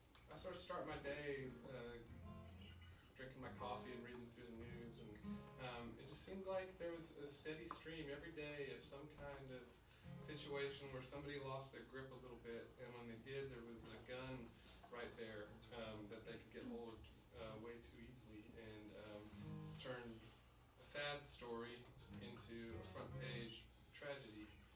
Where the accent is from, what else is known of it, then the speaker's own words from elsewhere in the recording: Texas, United States; And I grew up in Texas.